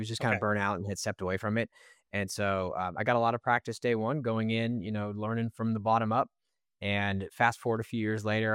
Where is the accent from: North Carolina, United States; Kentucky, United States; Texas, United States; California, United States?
Texas, United States; Austin; I grew up here in Austin and had a family business.